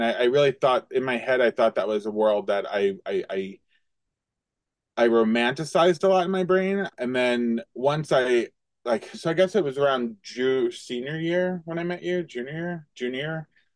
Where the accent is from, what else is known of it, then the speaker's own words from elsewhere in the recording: Westchester, New York, United States; growing up in Westchester, so you're in such close proximity to the city.